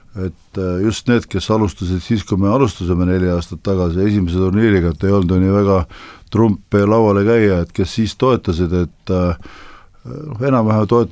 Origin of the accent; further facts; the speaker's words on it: Saare County, Estonia; ise olen ma saarlane